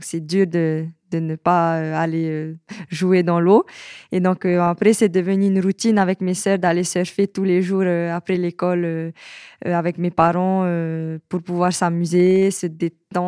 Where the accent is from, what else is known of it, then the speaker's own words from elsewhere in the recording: Tahiti, French Polynesia; Je suis de Tahiti et je suis surfeuse professionnelle.